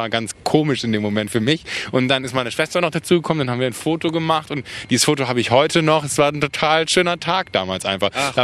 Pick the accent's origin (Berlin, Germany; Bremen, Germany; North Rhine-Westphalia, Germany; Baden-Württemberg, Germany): North Rhine-Westphalia, Germany; Mönchengladbach; Ich bin aus Mönchengladbach und da gibt es auch eine Trabrennbahn. Da bin ich quasi groß geworden.